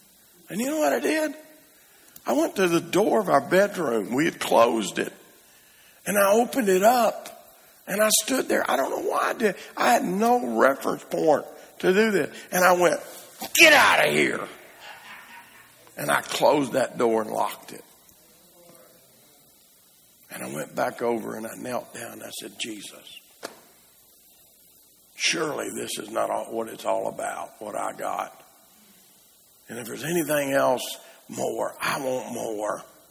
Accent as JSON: {"language": "English", "town": "Brinkley", "region": "Arkansas", "country": "United States", "said": "We're from Brinkley, Arkansas, and you could get in a boat in Brinkley and go all the way to Clarendon, Arkansas."}